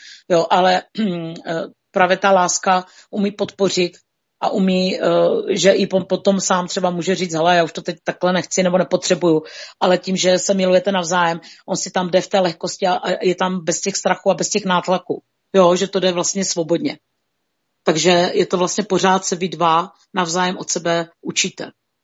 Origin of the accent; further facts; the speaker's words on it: Moravia, Czechia; my jsme Moraváci, že jo